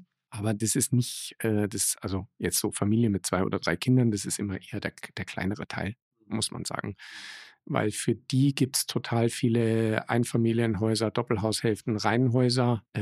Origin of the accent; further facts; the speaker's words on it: Tuntenhausen, Bavaria, Germany; in meiner Heimatgemeinde in Tuntenhausen